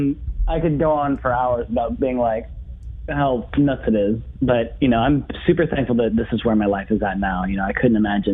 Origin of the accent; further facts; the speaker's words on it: Pekin, Illinois, United States; I'm from Pekin, Illinois, so okay. Peoria, Illinois area.